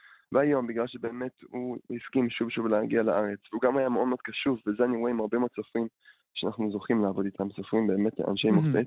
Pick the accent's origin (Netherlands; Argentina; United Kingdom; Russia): United Kingdom; England; now in Israel; נכון, אני גדלתי באנגליה, וזכיתי לעלות לארץ